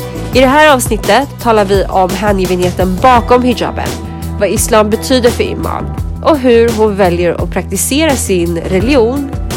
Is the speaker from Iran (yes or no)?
yes; Iran; jag kommer från Iran. Mina föräldrar var inte religiösa, mer spirituella med islam som utgångspunkt.